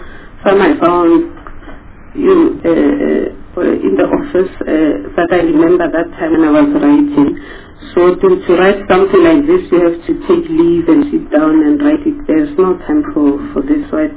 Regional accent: South Africa; I must really state that I'm a South African that is very committed in democracy.

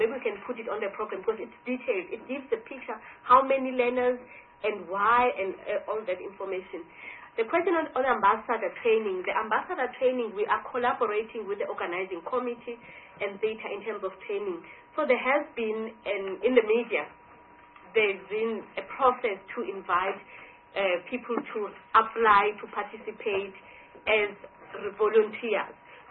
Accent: KwaZulu-Natal, South Africa; I'm from KwaZulu-Natal

